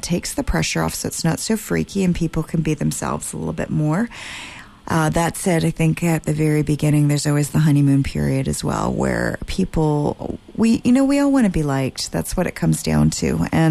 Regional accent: Vancouver, British Columbia, Canada; I'm born and raised in Vancouver, and I'm kind of a small town girl in the big city.

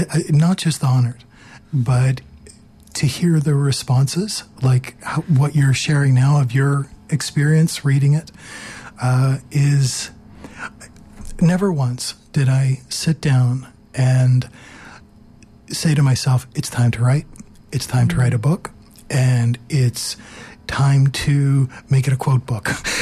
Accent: Toronto, Ontario, Canada; moved away as an adult; I was born and raised in Toronto.

